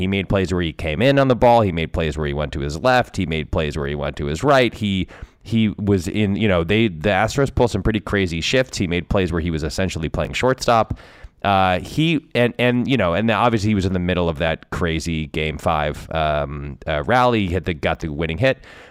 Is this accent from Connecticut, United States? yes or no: yes; West Hartford, Connecticut, United States; I'm from I grew up in West Hartford. New Britain is, you know, 15, 20 minutes away.